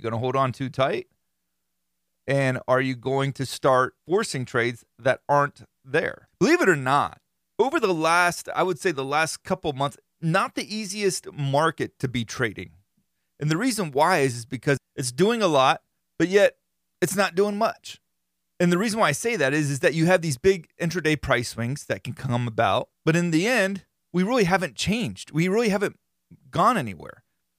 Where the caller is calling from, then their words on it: Minnesota, United States; By the way, I am from Minnesota, so you can use the name Justin Jefferson in your podcast, as he is my favorite athlete.